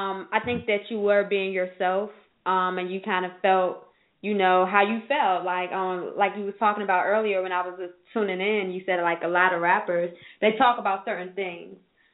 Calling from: Florida, United States; And I'm actually calling from Florida.

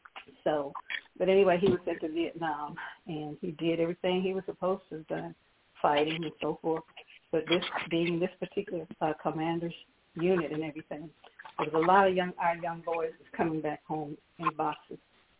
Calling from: Mobile, Alabama, United States; Yes, well … from Mobile, Alabama.

